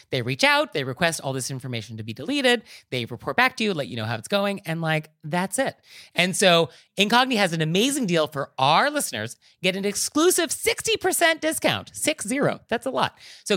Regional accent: New York, United States; So that's how we would handle that as a New Yorker.

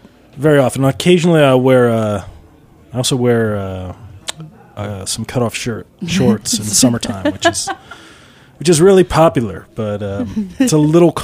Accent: New York, United States; I grew up in Putnam County, New York

